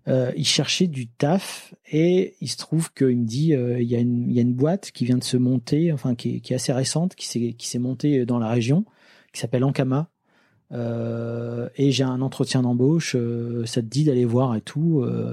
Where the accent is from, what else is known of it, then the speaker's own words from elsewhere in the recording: Lille, Hauts-de-France, France; moi je viens de Lille